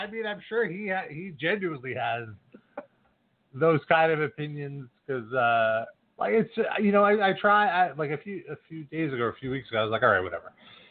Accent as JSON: {"language": "English", "country": "United States", "said": "I wasn't born in Russia. So, I'm American. I'm really, like, first-generation American."}